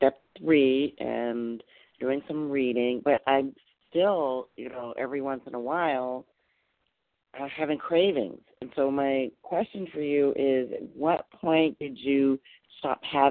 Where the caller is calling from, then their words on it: Massachusetts, United States; I'm calling from Massachusetts.